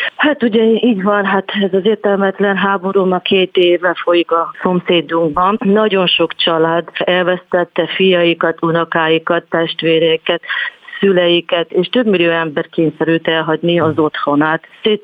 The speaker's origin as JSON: {"language": "Hungarian", "region": "Zakarpattia Oblast", "country": "Ukraine", "moved": "yes", "lives_now": "Hungary", "said": "mivel én is kárpátai vagyok, Ukrajnából származok"}